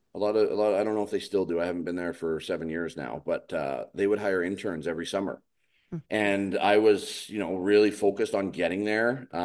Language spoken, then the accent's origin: English; Victoria, British Columbia, Canada; my last one was 2018 in Victoria, in my hometown.